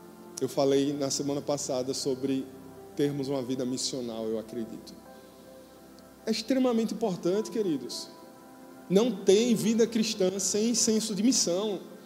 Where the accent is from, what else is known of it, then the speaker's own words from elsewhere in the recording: Maceió, Alagoas, Brazil; born there; Não viemos a Maceió, não nascemos em Maceió apenas para aproveitarmos praia e sonharmos em termos uma casa na beira da praia.